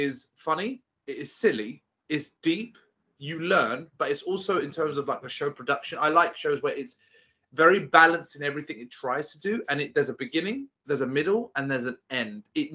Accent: Cyprus; I was raised around in Cyprus because of family.

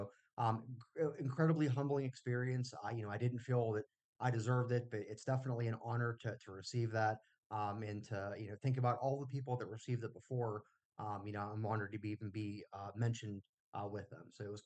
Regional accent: Latrobe, Pennsylvania, United States; I'm from Latrobe, Pennsylvania

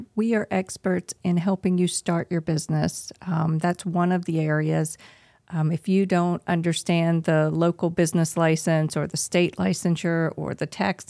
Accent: Virginia, United States; So originally I'm from Tidewater, Virginia.

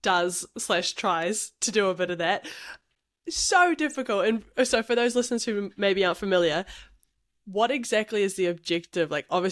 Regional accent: Cambridge, Waikato, New Zealand; I'm from Cambridge, like Cambridge High Girl

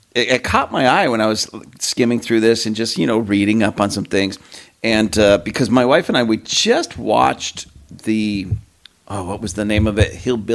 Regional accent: California, United States; now I grew up in California, but again, my family was from, you know, like Arkansas, Missouri. It wasn't Missouri, Missouri, Oklahoma, and that part of the country.

